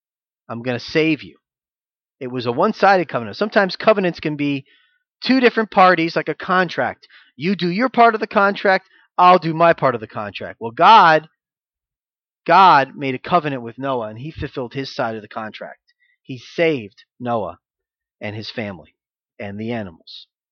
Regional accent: Florida, United States; now in Savannah, United States; You know, I'm from Florida. It's a lot warmer in Florida than it was here this week, right?

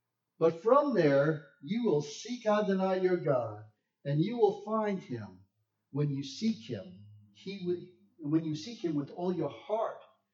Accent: New York, United States; I'm from New York. I break rules. It's what we do.

